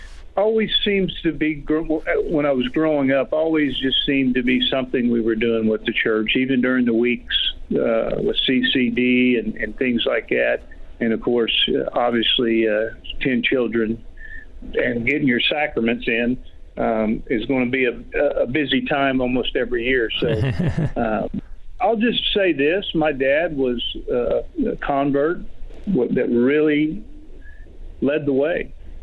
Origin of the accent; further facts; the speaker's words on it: Del City, Oklahoma, United States; I mean, we grew up in Del City, Oklahoma, like you said. I've been pretty fortunate that I've been able to stay here in the state.